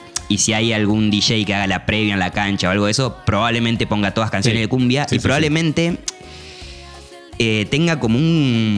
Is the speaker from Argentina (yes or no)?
yes; Argentina; nosotros como argentinos lo tenemos también súper incorporado